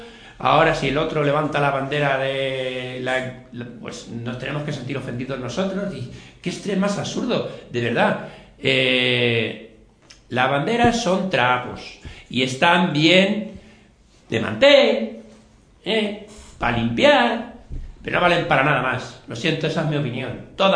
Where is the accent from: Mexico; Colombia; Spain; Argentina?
Spain; born there; soy español porque nací aquí, pero me siento ciudadano del mundo, estoy en contra de las fronteras.